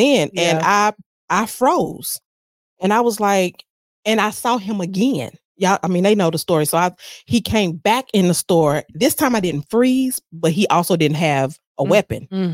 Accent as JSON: {"language": "English", "town": "Memphis", "region": "Tennessee", "country": "United States", "said": "Hey, hometown. Yes."}